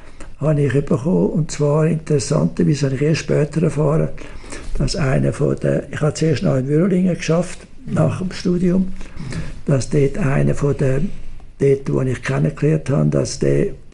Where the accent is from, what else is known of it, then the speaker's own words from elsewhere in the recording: Erlenbach, Zurich, Switzerland; Und wir sind zum grössten Teil in Irlenbach am Zürichsee aufgewachsen, während dem Krieg.